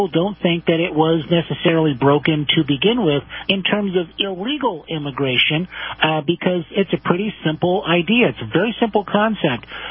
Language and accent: English; California, United States; I grew up right around Disneyland, right? So I've been going to Disneyland my entire life